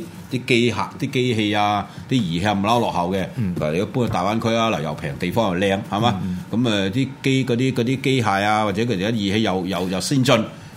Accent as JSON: {"language": "Cantonese", "country": "China", "said": "但係我哋中國人係將個日軍撕開啊嘛，撕爛啊嘛。"}